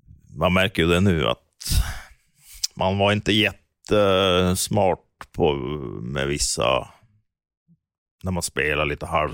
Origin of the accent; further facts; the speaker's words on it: Norway; Men det har stått faktiskt en tidningsartikel tidigt i karriären hemma i Norge också.